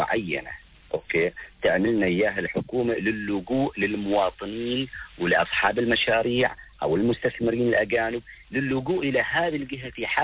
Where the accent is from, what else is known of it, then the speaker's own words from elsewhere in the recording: Oman; أنا عماني حتى النخاع.